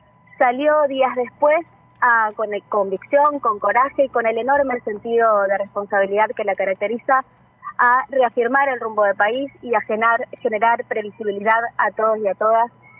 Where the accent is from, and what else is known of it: Argentina